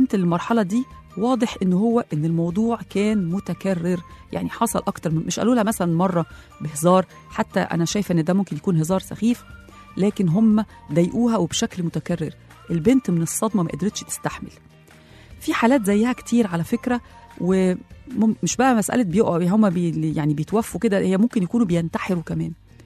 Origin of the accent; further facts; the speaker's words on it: Egypt; إحنا كمصريين عندنا السمار الحلو الجميل